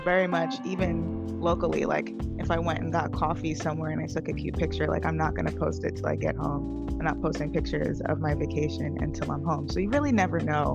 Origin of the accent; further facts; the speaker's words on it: Queens, New York, United States; moved away; being born and raised in Queens and then moving to the Pacific Northwest, being on the completely other side of the country, was a culture shock.